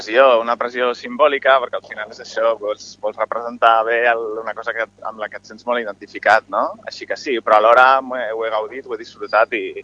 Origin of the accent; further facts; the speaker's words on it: Sant Andreu de la Barca, Catalonia, Spain; Llavors, el meu poble de Sant Andreu era una, pues això, una cosa pendiente, no?